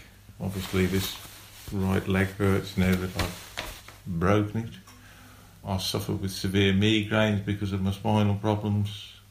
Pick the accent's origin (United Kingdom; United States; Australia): United Kingdom; Scarborough, Yorkshire and the Humber; I was in agony when we got here because we come from Scarborough.